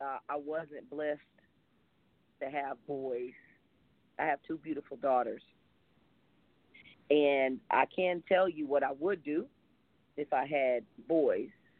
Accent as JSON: {"language": "English", "town": "Fort Worth", "region": "Texas", "country": "United States", "tie": "born or raised there", "said": "No, I grew up in Stop Six, Texas. I grew up on the south side of Fort Worth, Stop Six, Funky Town, Cow Town, whatever you want to call it"}